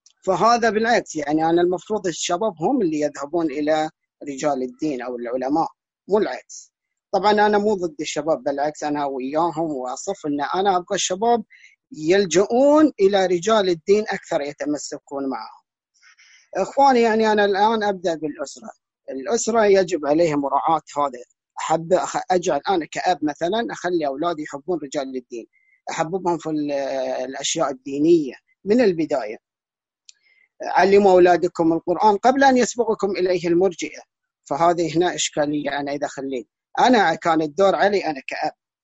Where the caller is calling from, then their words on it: Al-Ahsa, Eastern Province, Saudi Arabia; أنا الآن من الأحساء من السعودية، الحمد لله الوضع مستقر عندنا